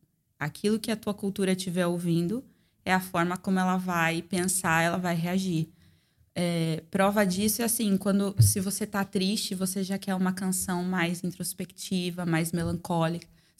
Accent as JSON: {"language": "Portuguese", "region": "São Paulo", "country": "Brazil", "tie": "born or raised there", "moved": "yes", "said": "Eu sou natural de São Paulo, eu vim para cá em 2014"}